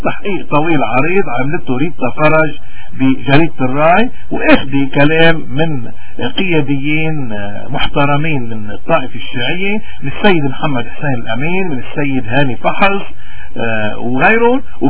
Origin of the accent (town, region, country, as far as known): Lebanon